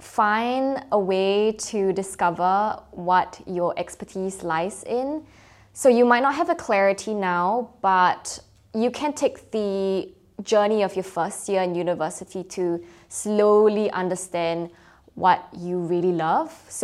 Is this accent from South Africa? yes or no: no; Singapore; now in London, United Kingdom; I'm from Singapore and I'm currently an MBA 2025 student at London Business School.